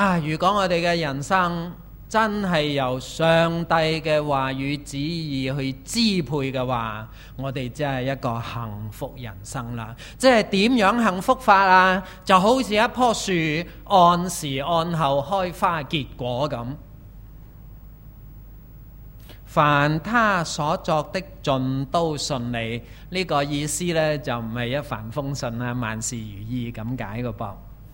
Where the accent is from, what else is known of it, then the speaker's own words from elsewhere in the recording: Hong Kong; 我们大多数人在香港生活长大